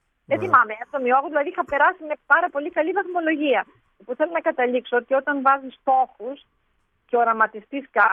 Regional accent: Sitia, Crete, Greece; Κατάγομαι από τη Σιτία Κρήτης.

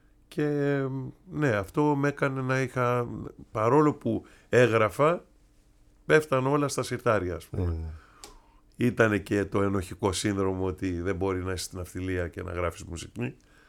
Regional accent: Greece; also born or lived in United States; εγώ είμαι Έλληνας. Από μικρός, παρόλο που είχα γεννηθεί στην Αμερική, 2 χρονών έφυγα και έζησα όλη μου τη ζωή εδώ.

